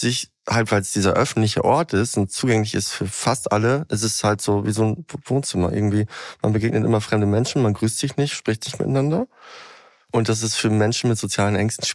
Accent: Westoverledingen, Lower Saxony, Germany; moved away as an adult; Ich bin in Leer Ostfriesland aufgewachsen, noch ein Nebendorf, das nennt sich Vestoverledingen. Da wohnen so 3000 Leute.

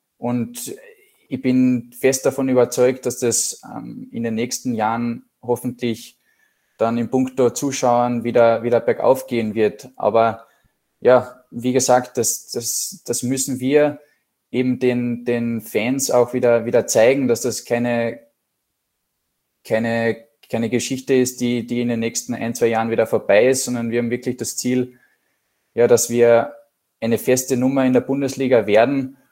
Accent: Klagenfurt, Carinthia, Austria; Ja, ich fühle mich, wie gesagt, pudelwohl in Klagenfurt. Ich komme aus Klagenfurt.

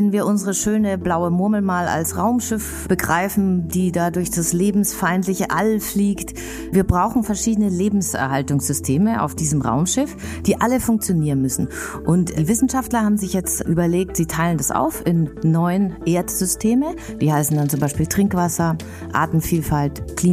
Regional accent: Bavaria, Germany; bin aus Bayern

